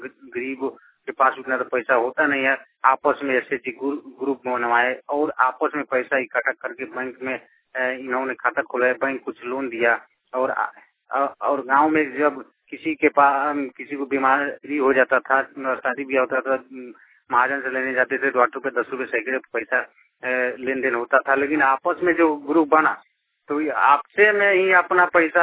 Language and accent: Hindi; Motihari, Bihar, India; ग्राम Parshurampur, post Muradpur, थाना तुरगुले, जिला पूर्वी चंपारण, मोतिहारी। मैं एरिया कलर मोतिहारी से बोल रहा हूँ।